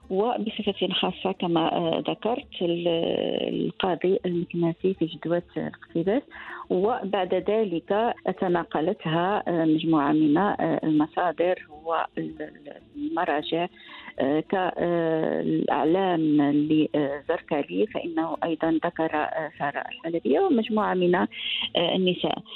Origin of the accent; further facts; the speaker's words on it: Morocco; نحن كمغاربة ننتمي إلى هذه الدولة العريقة وإلى هذا التراث يعني الجميل والأصيل